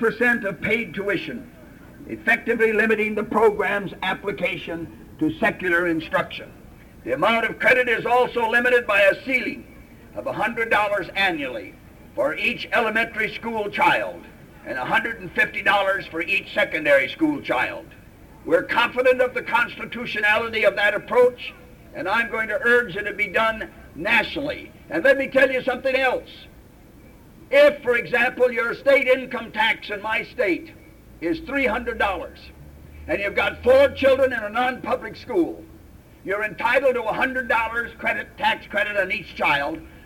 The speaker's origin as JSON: {"language": "English", "region": "Minnesota", "country": "United States", "tie": "born or raised there", "said": "And here, let me tell you what we did in my home state of Minnesota."}